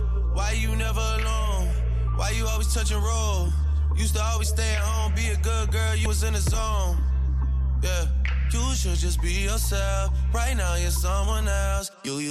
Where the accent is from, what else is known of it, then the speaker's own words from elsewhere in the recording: Kinshasa, DR Congo; moi, je suis originaire de Kinshasa. Chez nous, on dit que des vérités.